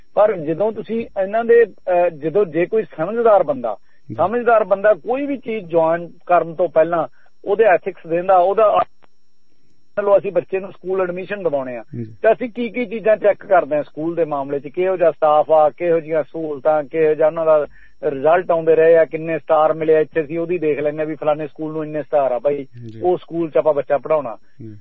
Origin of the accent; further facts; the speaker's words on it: Sirsa, Haryana, India; ਅਸੀਂ ਸਰਸੇ ਦੇ ਵਿੱਚ ਚਲੋ ਸਾਡਾ ਜ਼ਿਲ੍ਹਾ ਸੀ, ਸਾਡਾ ਜਾਣ ਆਉਣ ਰਹਿੰਦਾ ਸੀ